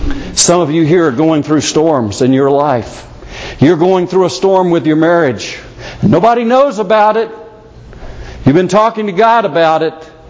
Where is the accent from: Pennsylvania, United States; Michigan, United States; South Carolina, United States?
South Carolina, United States; I was raised on the Atlantic Ocean in South Carolina. I've been out in the sea.